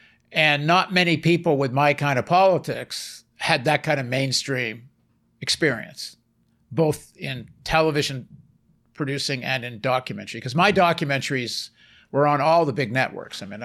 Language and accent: English; Canada; born there; So they came back to Canada, and then I, as a result of that, I was born in Canada.